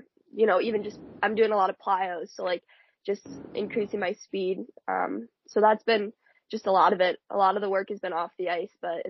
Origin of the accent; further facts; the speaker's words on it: Wisconsin, United States; also born or lived in Baton Rouge, Louisiana / Pennsylvania; I was born in Baton Rouge, Louisiana, because my dad was coaching there. And then we ended up moving to Pennsylvania. And then I landed in Wisconsin when I was about 7. So that's sort of home base.